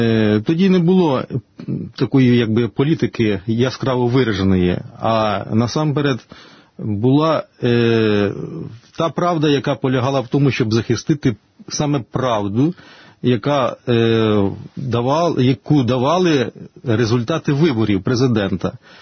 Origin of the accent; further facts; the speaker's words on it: Bycheva, Zhytomyr Oblast, Ukraine; born there; now in Zhytomyr, Ukraine; я народився в селі Бичева Любарського району Житомирської області. Після закінчення Київського торгово-економічного інституту приїхав по направленню в місто Житомир в 89-му році, де і почав трудову діяльність.